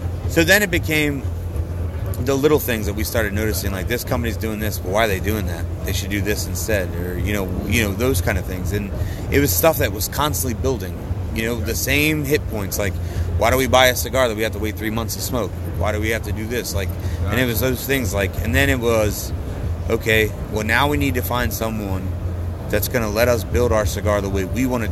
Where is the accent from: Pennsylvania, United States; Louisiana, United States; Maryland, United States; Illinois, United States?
Maryland, United States; Baltimore; So we're both Ravens fans. I'm from Baltimore.